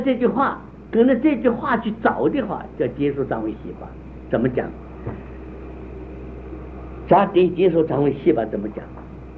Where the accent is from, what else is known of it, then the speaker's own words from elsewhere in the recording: China; 我们中国人叫什么？要体会